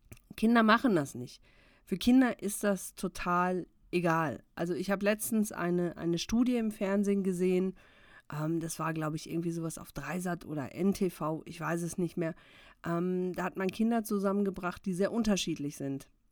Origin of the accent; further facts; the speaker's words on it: North Rhine-Westphalia, Germany; ich bin im Ruhrgebiet groß geworden und wir hatten so einen typischen Aschehof, also Ruhrgebiet.